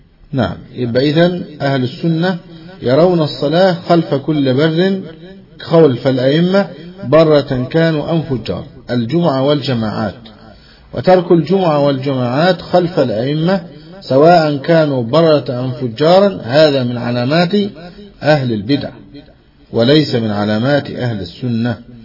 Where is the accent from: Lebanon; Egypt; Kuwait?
Egypt; بلادنا مصر